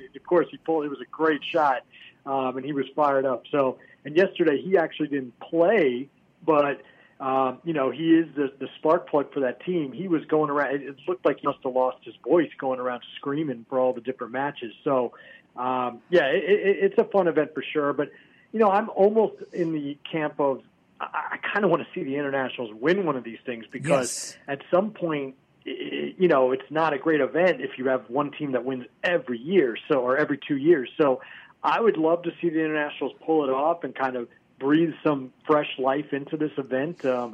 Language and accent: English; United States; So I hate to say it as an American, but I'm kind of pulling for the internationals here.